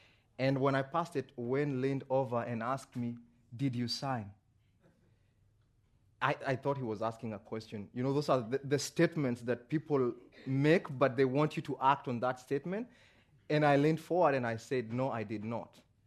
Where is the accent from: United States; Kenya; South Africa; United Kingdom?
Kenya; Someone hears that I'm from Kenya